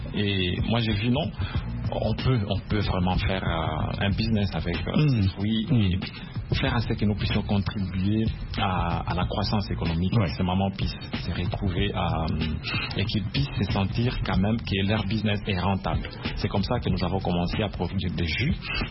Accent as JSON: {"language": "French", "town": "Beni", "region": "North Kivu", "country": "DR Congo", "said": "je viens de la RDC, oui. La ville de Beni."}